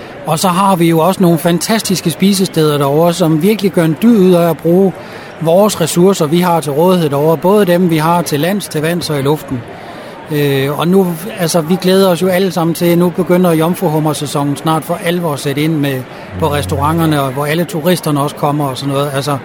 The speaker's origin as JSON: {"language": "Danish", "town": "Frederikshavn", "region": "North Denmark Region", "country": "Denmark", "tie": "born or raised there", "also_born_or_lived": "Copenhagen", "moved": "as an adult", "lives_now": "Læsø, Denmark", "said": "Jeg er født og opvokset i Frederikshavn, men har boet i København i 20 år."}